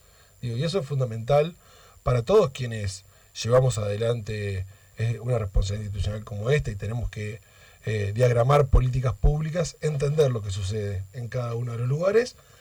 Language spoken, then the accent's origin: Spanish; Entre Ríos, Argentina; soy de Entre Ríos, que lo digo con mucho orgullo en todos los lugares